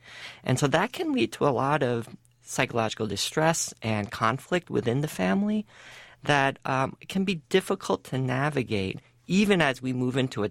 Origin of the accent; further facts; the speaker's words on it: United States; my understanding growing up in the United States